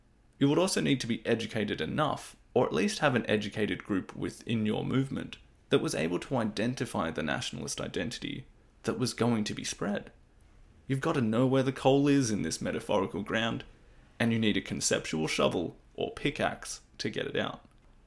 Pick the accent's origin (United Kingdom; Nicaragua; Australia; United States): Australia; I'm still going to say, yes, I'm an Australian.